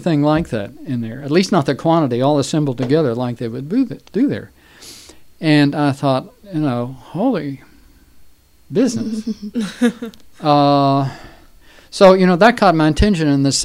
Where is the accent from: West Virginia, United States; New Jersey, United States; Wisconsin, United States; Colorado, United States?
West Virginia, United States; I'm from West Virginia.